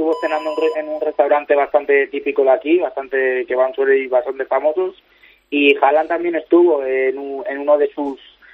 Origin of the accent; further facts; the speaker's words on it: Spain; Y mira que soy de España y vivo en Ibiza, en España.